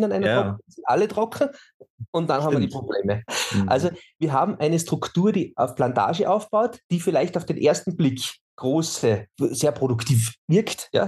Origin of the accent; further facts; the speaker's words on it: Austria; in der pannonischen Tiefebene gepflanzt werden sollte, bei uns in Österreich